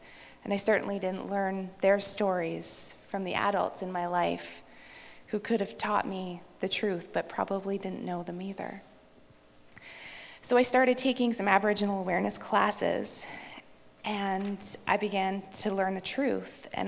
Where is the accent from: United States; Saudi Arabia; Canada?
Canada; Cochrane, Alberta; So I grew up here in Alberta. I grew up in Cochrane, so you know that's really close to Morley.